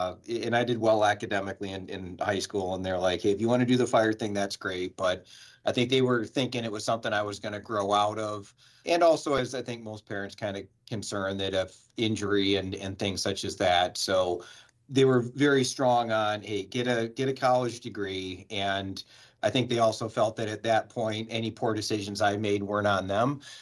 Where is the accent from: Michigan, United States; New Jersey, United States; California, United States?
Michigan, United States; Brighton; The big thing for me is that the community I grew up in Brighton, Michigan, had at the time they called it a junior program